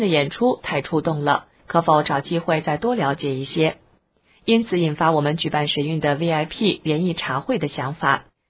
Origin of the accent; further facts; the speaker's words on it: Kaohsiung, Taiwan; 我来自台湾的南端高雄